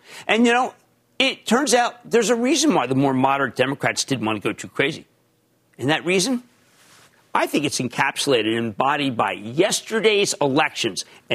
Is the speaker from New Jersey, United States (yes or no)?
yes; New Jersey, United States; in my home state of New Jersey